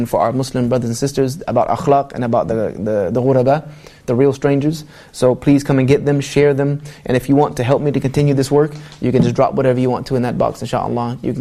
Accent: the South, United States; forgive me for my English. I'm from the South, we have no grammar or anything like that. We just talk.

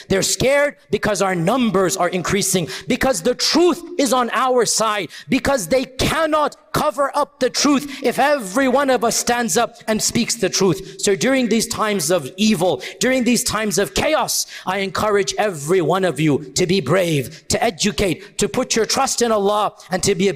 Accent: United States; We, as American Muslims, are no longer a very small minority. We're still a minority, but you cannot compare to how we were 40, 50 years ago.

